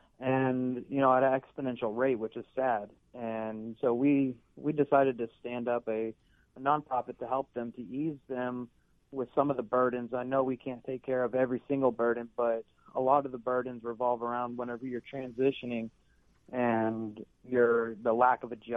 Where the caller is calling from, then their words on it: Houston, Texas, United States; I'm calling from Houston, Texas.